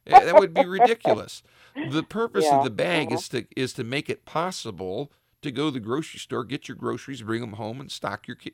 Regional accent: Richfield, United States; I had somebody in my hometown of Richfield where I pastor. I grew up there

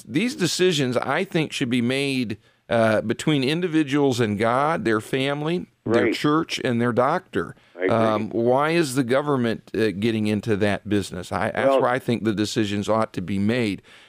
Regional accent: United States; And as a as an American, I don't like that third party getting in there between me and my health care.

